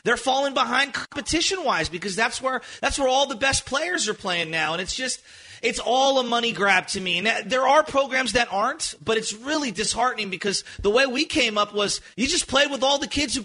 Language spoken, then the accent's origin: English; San Francisco, California, United States; When I was growing up in San Francisco